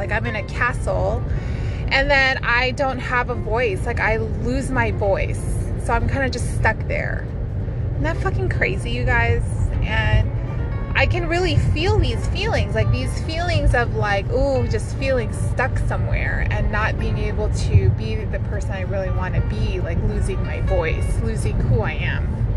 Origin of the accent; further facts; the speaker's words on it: Philippines; She's actually Filipino, and I'm Filipino, if you guys don't know that.